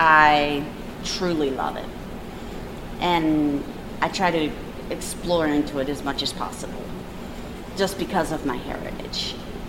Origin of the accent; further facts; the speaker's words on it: Warner Robins, Georgia, United States; also born or lived in Easley, South Carolina; I was born and raised in Warner Robins, Georgia. Grew up half my life in Easley, Pickens area, South Carolina.